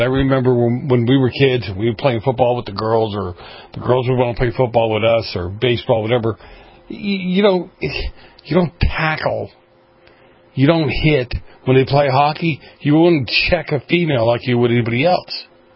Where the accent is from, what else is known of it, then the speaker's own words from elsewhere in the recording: East Coast, United States; I grew up on the East Coast. We have quarries at the East Coast.